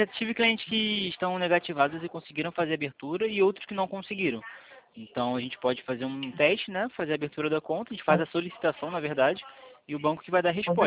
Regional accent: Rio de Janeiro, Brazil; eu sou do Rio de Janeiro

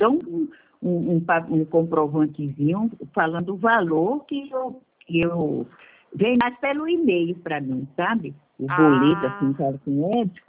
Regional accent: Pariquera-Açu, São Paulo, Brazil; De Pariquera-Açu. A operadora é 13. 13 é o Vale do Ribeira.

